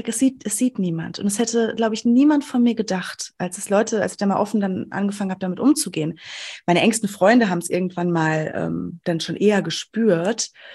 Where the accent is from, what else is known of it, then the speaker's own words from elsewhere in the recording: North Rhine-Westphalia, Germany; ich komme aus dem Sauerland, aus der ländlichen Region